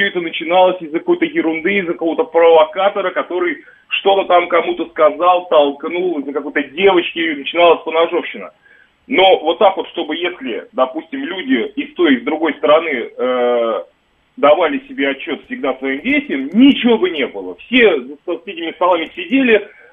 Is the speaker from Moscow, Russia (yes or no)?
yes; Moscow, Russia; я родился и вырос на Ждановской, та, которая Выхина сейчас называется.